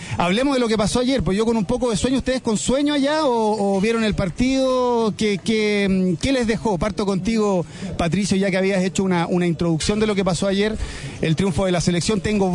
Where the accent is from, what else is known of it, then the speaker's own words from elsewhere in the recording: Osorno, Los Lagos, Chile; Por ejemplo, yo soy de Osorno en un 100%.